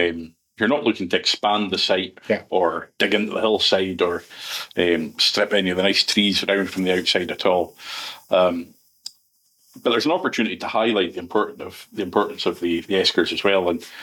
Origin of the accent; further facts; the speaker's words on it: Drumnadrochit, Scotland, United Kingdom; But given that I'm from Drumnadrochit, I drive past Torvine Quarry every day.